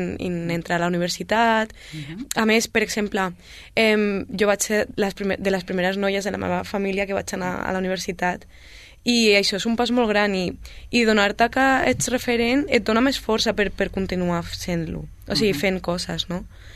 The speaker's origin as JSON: {"language": "Catalan", "town": "Sabadell", "region": "Catalonia", "country": "Spain", "said": "jo sóc d'un barri d'aquí de Sabadell, sóc de Can Puigcener"}